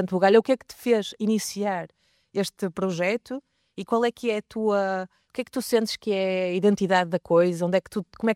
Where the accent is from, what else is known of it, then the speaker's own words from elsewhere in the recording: Amarante, Norte, Portugal; eu sou de Amarante, naturalmente